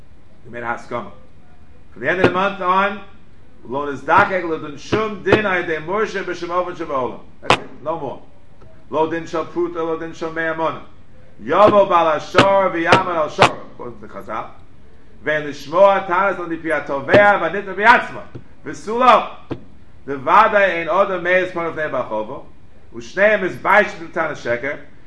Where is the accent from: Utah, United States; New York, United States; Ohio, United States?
New York, United States; New York City; We're not from Morocco. We're from New York City, which is maybe a little, Fez is also pretty cosmopolitan.